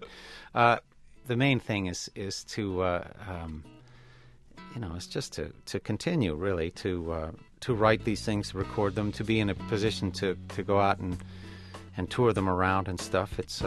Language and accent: English; Chapel Hill, North Carolina, United States; And we felt that, too, growing up in North Carolina and Chapel Hill, that Chapel Hill was sort of an island.